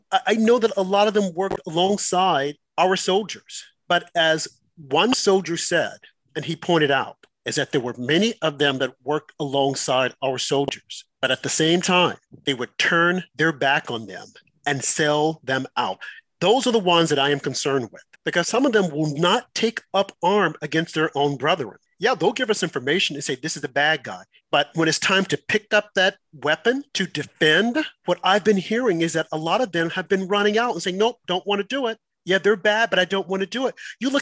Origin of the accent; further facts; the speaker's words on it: Arkansas, United States; But 10,000, that's more than the town that I grew up in Arkansas.